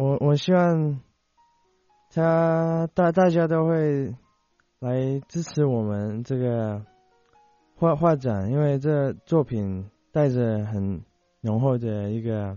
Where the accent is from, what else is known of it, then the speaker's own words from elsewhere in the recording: Jakarta, Indonesia; 我是来自印尼雅加达的